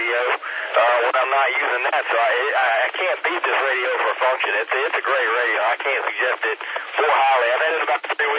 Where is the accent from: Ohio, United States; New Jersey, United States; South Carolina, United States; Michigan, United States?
South Carolina, United States; Greenville; now in Charleston, United States; I'm originally from Greenville there, so very familiar with the repeater and all that stuff. I've lived in Charleston for about the past 20 years